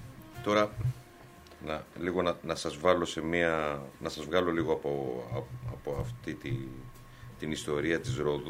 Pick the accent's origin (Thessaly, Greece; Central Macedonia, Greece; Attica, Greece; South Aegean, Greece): South Aegean, Greece; επειδή είμαι και εγώ από τη Δωδεκάνησα